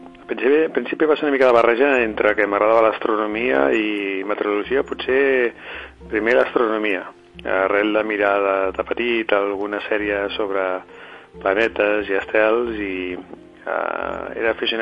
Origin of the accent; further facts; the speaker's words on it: Barcelona, Catalonia, Spain; Com que sóc de Barcelona, doncs algunes vegades ja doncs hi anava al mar